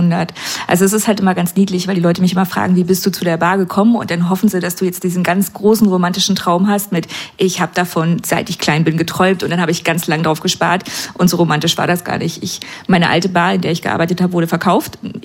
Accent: Berlin, Germany; born there; Und um dem noch eins draufzusetzen, ich bin sogar gebürtige Berlinerin.

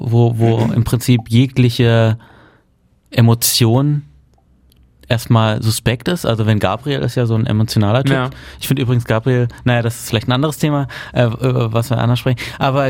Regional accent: Freiburg, Baden-Württemberg, Germany; accent: Badisch; also bei uns in Freiburg zumindest, hat man immer mit dem Lineal auf die Finger und jetzt nochmal in Hochdeutsch, mein Lieber

